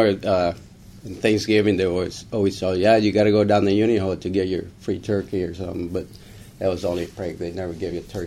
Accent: Sheridan, Michigan, United States; Yeah, I used to live in Stanton. Mm-hmm. I grew up in Sheridan. And then when I got married, we moved to Stanton.

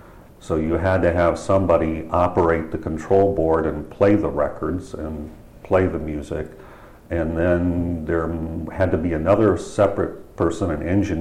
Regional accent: Ohio, United States; First of all, having been born and raised in Ohio, it was a different state

